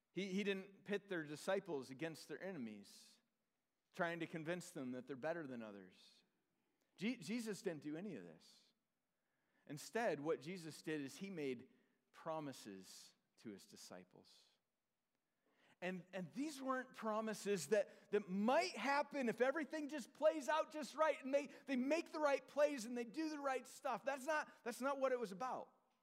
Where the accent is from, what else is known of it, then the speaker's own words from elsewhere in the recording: Illinois, United States; I grew up in Northern Illinois. I've been a Bears fan since I was 3.